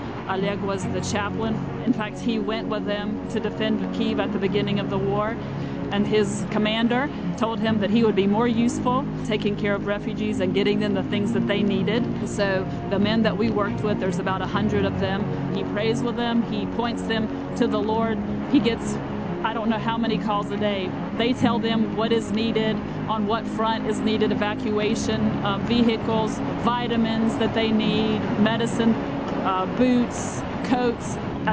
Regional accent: United States; now in Ukraine; Therefore, me, as the American woman, I go back and forth and take things into Ukraine.

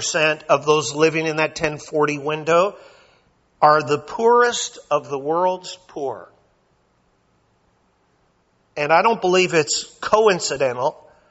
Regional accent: Canada; Now, I'm Canadian.

